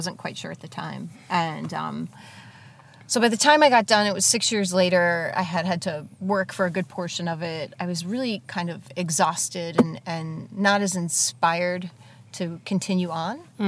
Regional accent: New York, United States; Well, I grew up in New York and, was a ballet dancer for many, many years.

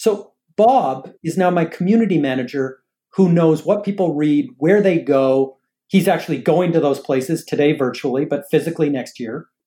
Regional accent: Edmonton, Alberta, Canada; also born or lived in Calgary; So I was born in Canada, and I grew up in Edmonton and Calgary watching Wayne Gretzky win Stanley Cups.

